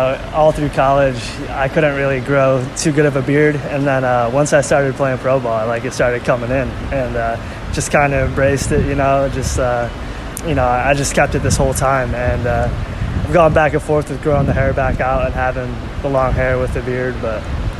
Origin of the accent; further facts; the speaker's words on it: New York, United States; now in Texas, United States; You know, I live down here with my girlfriend, but I'm from New York.